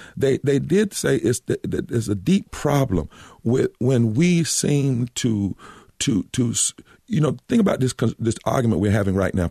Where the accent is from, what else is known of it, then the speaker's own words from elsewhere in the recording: North Carolina, United States; You know, Frank, I'm from the country. I've told you I'm from Eastern North Carolina.